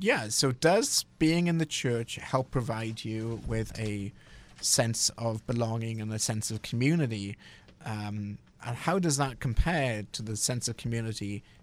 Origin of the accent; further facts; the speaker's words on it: United Kingdom; I grew up in Britain, which is the Church of England